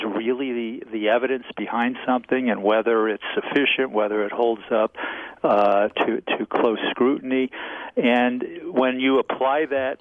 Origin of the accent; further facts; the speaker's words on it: New York, United States; Listen, in the New York newspapers, you know, I am from New York, where yeah. They panic.